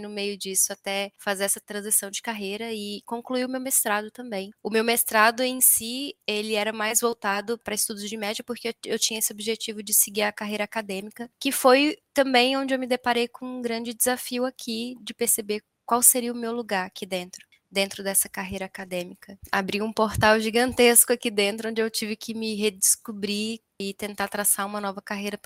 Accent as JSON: {"language": "Portuguese", "country": "Brazil", "moved": "as an adult", "lives_now": "Portugal", "said": "eu saí do Brasil como jornalista e tinha essa ideia de buscar um trabalho aqui em Portugal"}